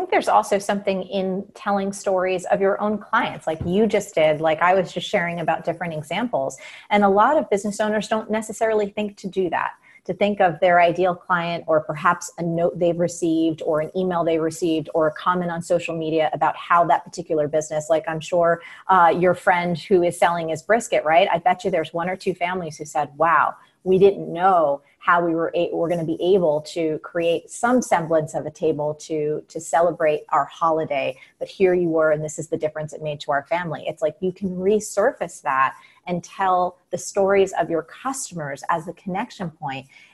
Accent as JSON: {"language": "English", "region": "New York", "country": "United States", "said": "I'm from New York, and we have New York Governor Andrew Cuomo."}